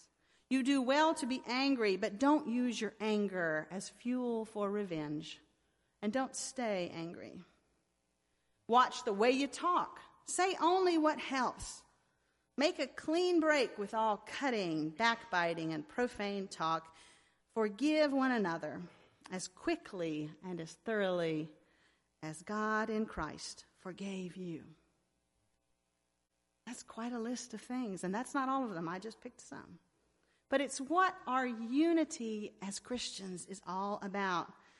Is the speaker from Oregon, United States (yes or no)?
no; Roanoke Rapids, North Carolina, United States; 2 o'clock this afternoon in my hometown, they will gather at First Presbyterian Church, the church where I grew up and my dad was the pastor